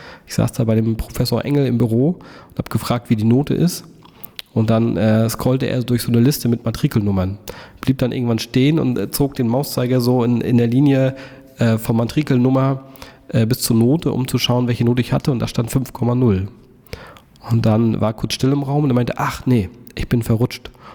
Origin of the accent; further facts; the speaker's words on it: Rostock, Mecklenburg-Vorpommern, Germany; Also aufgewachsen bin ich hier in Rostock. Ich habe mal bis auf ein paar Jahre außerhalb von Rostock, also vor den Toren von Rostock, auch immer in Rostock gelebt.